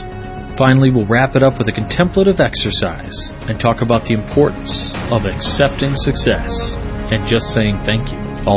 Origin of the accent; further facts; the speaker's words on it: Illinois, United States; We've got readers all over the world based here in my home state of Illinois